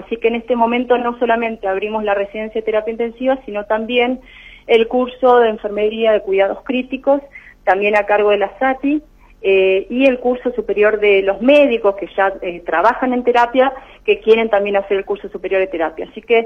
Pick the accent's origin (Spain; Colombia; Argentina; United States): Argentina; Buenos Aires; now in San Rafael, Argentina; Yo no soy de acá de San Rafael, vengo de Buenos Aires